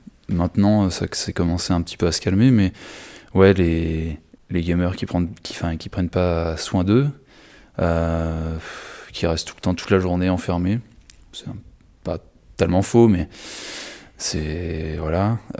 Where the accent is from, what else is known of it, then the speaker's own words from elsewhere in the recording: Limoges, Nouvelle-Aquitaine, France; je vis à Limoges, enfin je suis de Limoges